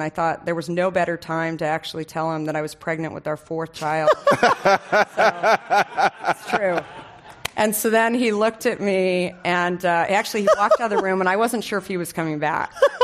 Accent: Arizona, United States; And I grew up in Arizona. I should have been drinking lots of water, but I just never did.

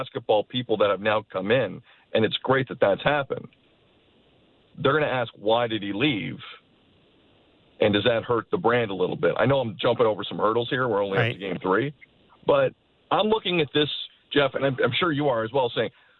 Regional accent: Mississauga, Ontario, Canada; just because I'm from Mississauga

